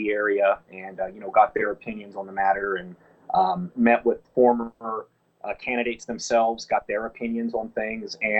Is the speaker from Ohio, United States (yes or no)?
yes; Ohio, United States; moved away as an adult; now in Los Angeles, United States; having been born and raised in Ohio in a small town, that was predominantly white town, and then moving out to Los Angeles, this huge melting pot of people.